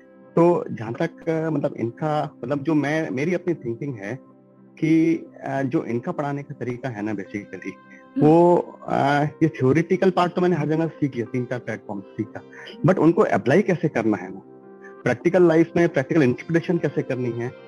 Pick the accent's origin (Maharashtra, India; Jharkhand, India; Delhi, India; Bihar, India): Delhi, India; मैं दिल्ली से बिलोंग करता हूँ